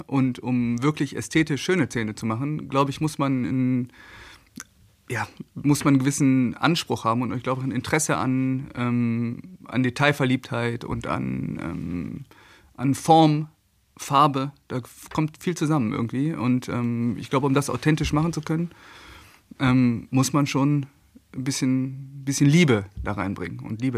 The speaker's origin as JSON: {"language": "German", "town": "Münster", "region": "North Rhine-Westphalia", "country": "Germany", "said": "Ich wohne nur ein paar Meter entfernt. Ich komme hier aus Münster und hat gut funktioniert."}